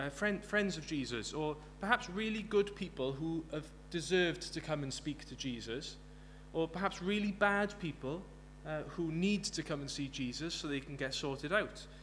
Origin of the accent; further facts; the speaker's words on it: Maesycwmmer, Wales, United Kingdom; now in Cardiff, United Kingdom; What else do you need to know about me? I'm from Maesicumber in the valleys, the Rhymney Valley, but regrettably I have to live and work in Cardiff now.